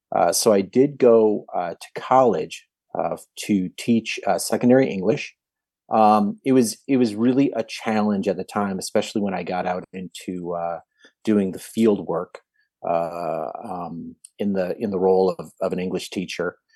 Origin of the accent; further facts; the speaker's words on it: Milwaukee, Wisconsin, United States; Well, you know, I grew up in the Milwaukee area, born specifically in Brown Deer. I'm 56 years old.